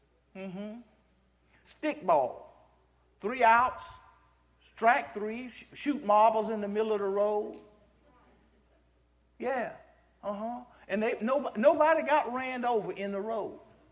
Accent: Baker, United States; I grew up in Baker, and we didn't have asphalt or gravel roads. In front of our house were a clay road.

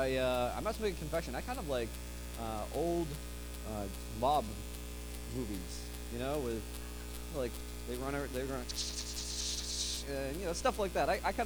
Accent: Warwick, New York, United States; My family and I hail from Warwick, New York, which is down the freeway and down 84 and down 17 and over the mountain and through the hills and seeing cows here and there. To Grandma's house we go. That is where we're from.

